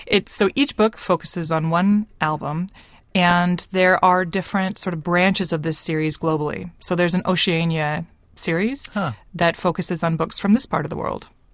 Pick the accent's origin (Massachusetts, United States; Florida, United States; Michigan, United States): Michigan, United States; moved away as an adult; now in New Zealand; I am from the U.S. and born and raised in Michigan, the Midwestern part of the country. But I moved to this country 11 years ago, so I'm a citizen of both countries now.